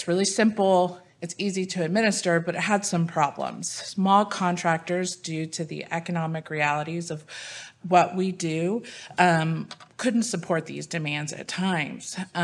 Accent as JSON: {"language": "English", "town": "Midland", "region": "Texas", "country": "United States", "said": "I'm from Midland, Texas, and I practice at Cotton Bledsoe."}